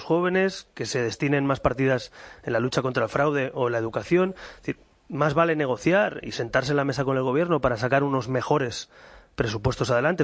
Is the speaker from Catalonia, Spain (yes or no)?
yes; Catalonia, Spain; Los que somos catalanes y no somos nacionalistas